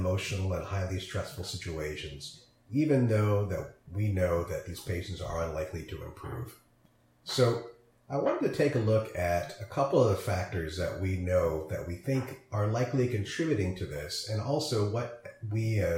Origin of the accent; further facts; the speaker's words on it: Newtown, Connecticut, United States; also born or lived in India; growing up in a small, previously unknown but now infamous Newtown, Connecticut, I spent most of my adolescence and childhood around other